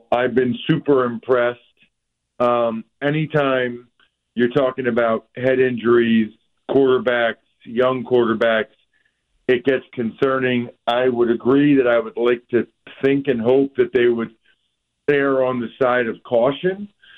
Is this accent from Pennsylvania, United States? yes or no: yes; Pennsylvania, United States; like, I'm from Eastern Pennsylvania. I'm not even a little bit a Jets fan